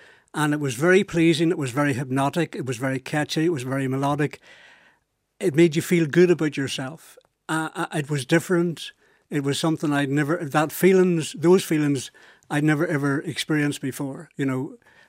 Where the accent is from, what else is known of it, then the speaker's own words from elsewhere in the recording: Northern Ireland, United Kingdom; moved away as an adult; now in London, United Kingdom; I was being a Northerner, I was proud